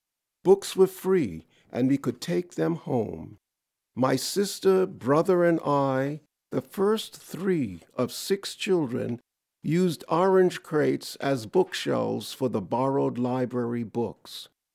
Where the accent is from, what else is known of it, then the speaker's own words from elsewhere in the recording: New York City, New York, United States; I grew up in New York City in the Bronx. My home was in 4- and 5-story tenement apartment buildings.